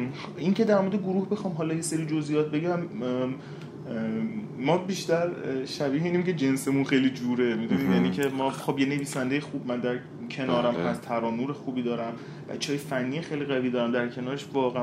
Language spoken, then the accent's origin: Persian; Shahrekord, Chaharmahal and Bakhtiari, Iran; ما سرپرست داریم توی شهر خودمون شهر کرد